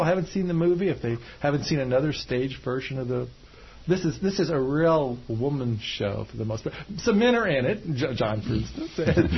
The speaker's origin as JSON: {"language": "English", "town": "Kansas City", "country": "United States", "said": "And he asked me about the White Theater in Kansas when he saw I was from the Kansas"}